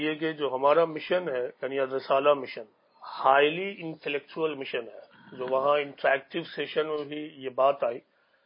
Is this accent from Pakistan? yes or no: no; Patna, Bihar, India; اور میں بہار پٹنہ سے تعلق رکھتا ہوں.